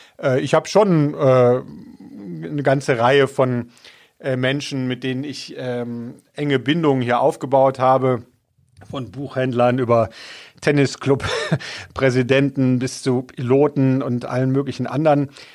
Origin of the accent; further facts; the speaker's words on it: North Rhine-Westphalia, Germany; Ich bin ja im Rheinland groß geworden.